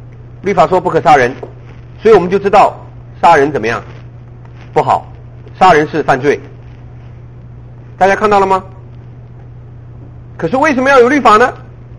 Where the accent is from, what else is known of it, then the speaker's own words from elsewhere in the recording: China; 只是我们中国人不知道这个神就是那个神呢